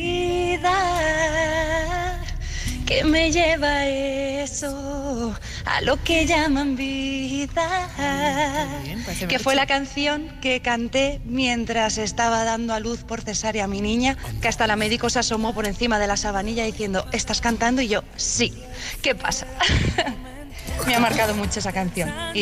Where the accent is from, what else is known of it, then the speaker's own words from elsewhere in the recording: Ciudad Real, Castilla-La Mancha, Spain; de Ciudad Real